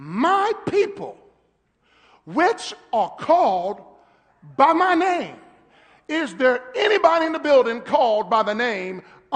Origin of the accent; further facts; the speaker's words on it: Cincinnati, Ohio, United States; now in Florida, United States; I was new to Florida, right? I got here. I'm from Cincinnati, okay? I'm a city boy.